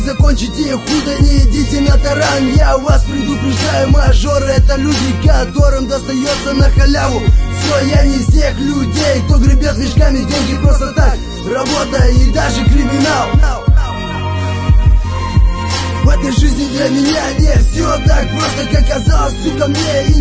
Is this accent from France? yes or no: no; Petropavl, North Kazakhstan Region, Kazakhstan; now in Russia; Я родом с Казахстана, с города Петропавловск. Не забуду никогда это место, где родился.